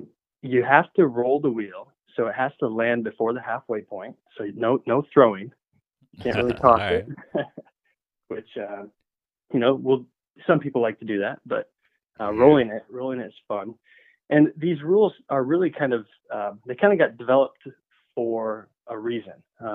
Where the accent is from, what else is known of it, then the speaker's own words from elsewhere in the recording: Michigan, United States; now in Vero Beach, United States; Shane's brother. We grew up in Michigan. Shane's still in Grand Rapids, Michigan. I moved down to Vero Beach, Florida.